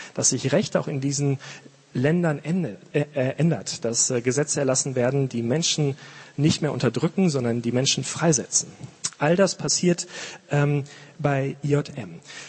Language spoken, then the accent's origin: German; North Rhine-Westphalia, Germany; now in Marburg, Germany; komme ich selber nicht aus Marburg, ich komme aus der Nähe von Bielefeld.